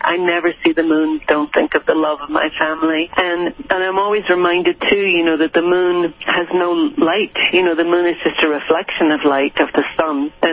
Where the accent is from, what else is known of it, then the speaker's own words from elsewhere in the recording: Ireland; moved away as an adult; I grew up in Ireland and I was going to university in England.